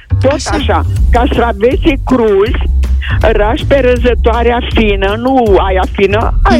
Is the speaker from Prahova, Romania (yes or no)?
no; Panciu, Vrancea County, Romania; eu special sunt de la Panciu, sunt moldoveancă